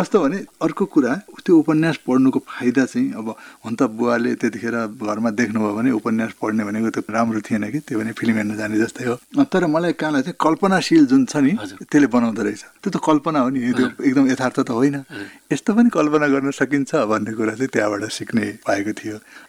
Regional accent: Mahendranagar, Sudurpashchim Province, Nepal; also born or lived in hills; मेरो बाल्यकाल अब दुई किसिममा, दुई ठाउँमा विभाजित भएको छ। एउटा चाहिँ पहाडतिरको छ, जुन चाहिँ त्यो एकदमै अब के भन्छ शैशवकाल त्यो सानो, र अर्को चाहिँ महेन्द्रनगर आएपछिको अलिकति जान्ने भएपछिको कुरा हो।

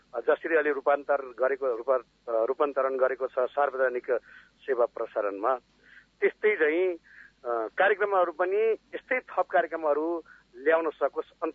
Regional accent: Parbat, Gandaki Province, Nepal; now in Pokhara, Nepal; मेरो घर पर्वत हो।

